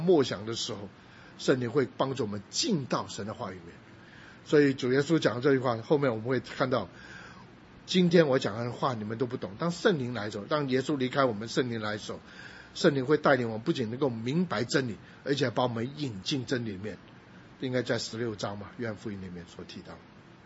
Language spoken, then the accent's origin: Chinese; Guangdong, China; 我们南方人，我们是广东人